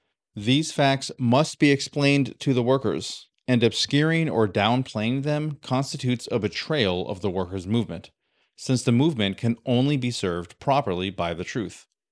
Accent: United States; As an American, this debate reminds me of nothing so much as the question that comes up constantly

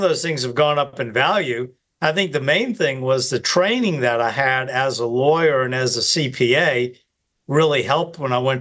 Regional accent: New Orleans, Louisiana, United States; yeah, I grew up in New Orleans. I've lived here my entire life.

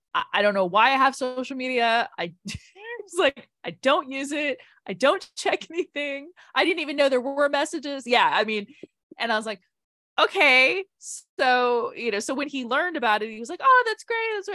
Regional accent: Australia; I grew up with this and I grew up in Australia and this movie's filmed in Australia

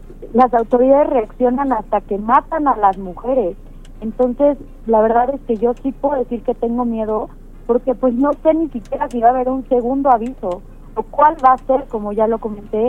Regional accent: Mexico; mi voz como mujer, como ciudadana mexicana y como legisladora

